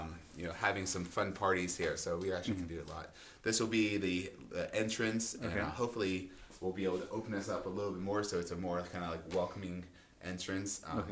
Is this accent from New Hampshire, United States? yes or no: no; Pittsburgh, Pennsylvania, United States; I'm from Pittsburgh originally.